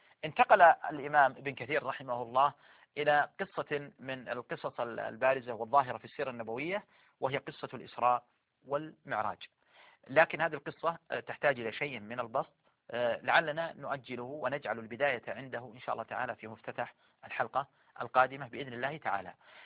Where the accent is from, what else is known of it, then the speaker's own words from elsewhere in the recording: Saudi Arabia; وعدد من القبائل التي عندنا في السعودية هنا